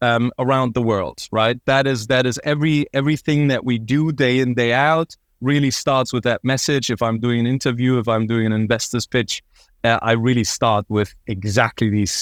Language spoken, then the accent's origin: English; Berlin, Germany; I'm born and raised in Berlin. I really identify myself as a Berliner